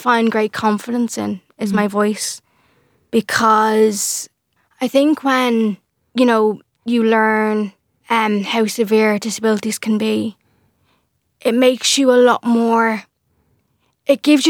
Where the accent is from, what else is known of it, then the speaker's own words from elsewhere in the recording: Dublin, Leinster, Ireland; I'm 16 and I am from Dublin.